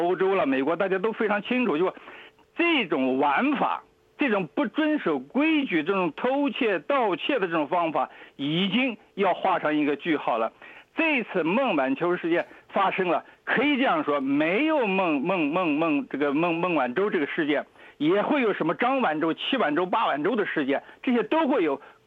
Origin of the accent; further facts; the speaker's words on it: China; 我们中国人是不是一个特殊的种类的人呢？